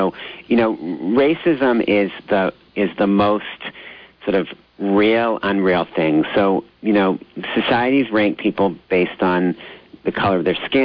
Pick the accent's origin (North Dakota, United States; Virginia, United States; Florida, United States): Virginia, United States; Arlington; a campaign that we led in my hometown, Arlington, Virginia